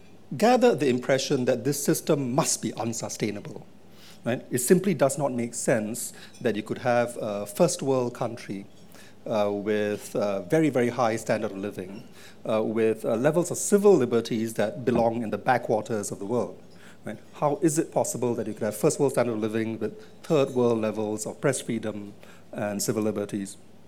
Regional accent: Singapore; as a Singaporean who was born there and has lived there for a long time and has seen only one government, the People's Action Party government, since the time I was born

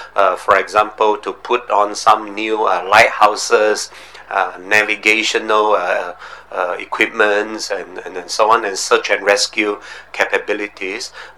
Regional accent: Sabah, Malaysia; Kota Kinabalu is the capital of Sabah, Malaysia's easternmost state, and which happens to be my home state as well.

